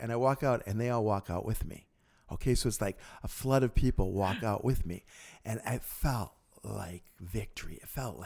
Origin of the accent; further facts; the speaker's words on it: Massachusetts, United States; It was a double-decker super Walmart in my hometown in Massachusetts.